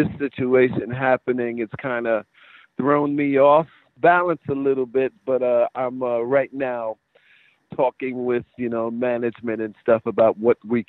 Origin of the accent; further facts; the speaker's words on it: New York City, New York, United States; You can take the kid out of New York, but you can't take New York out of the kid.